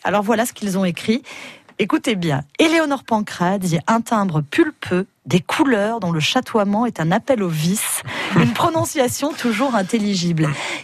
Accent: Corte, Corsica, France; lorsqu'on est mezzo-soprano, qu'on vient de Corté, c'est-à-dire qu'on vient d'une petite île

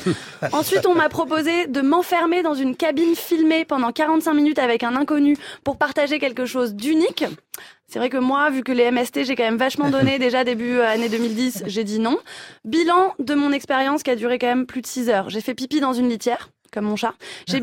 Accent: Paris, Île-de-France, France; en tant que bonne parisienne et donc pigeonne

